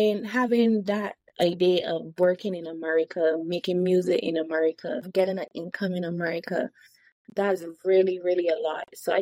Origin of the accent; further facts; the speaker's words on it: Barbados; I'm from Barbados, and everyone knows Barbados Pagoda is in August.